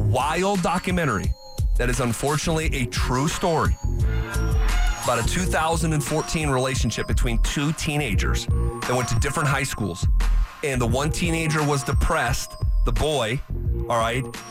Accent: Albany, New York, United States; They are going head-to-head in my hometown, Albany.

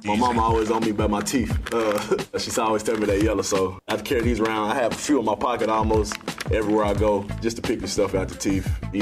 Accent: Arkansas, United States; I'm from the South Arkansas. We just big on, like, class and just being, like, real smooth, laid back. I hang around a lot of older people when I was little

